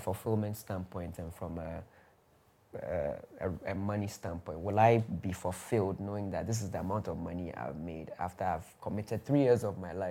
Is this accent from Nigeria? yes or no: no; Australia; now in United States; I think I mentioned that I grew up in Australia and then in the US.